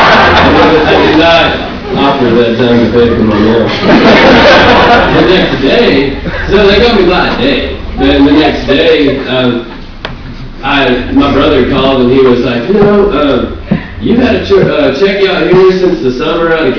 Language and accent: English; Muleshoe, Texas, United States; I had moved back to Muleshoe, my hometown